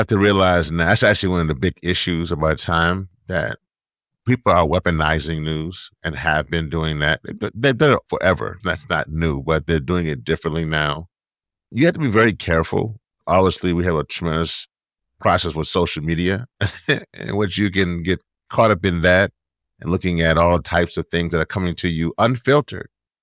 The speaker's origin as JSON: {"language": "English", "region": "Louisiana", "country": "United States", "said": "I get to go home to my home state of Louisiana and fight the good fight on the front line and defense line"}